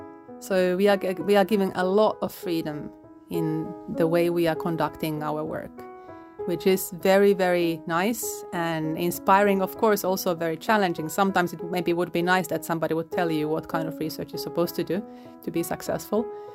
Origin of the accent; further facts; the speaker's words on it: Finland; I was born in Finland, grew up in Finland. I'm half Polish though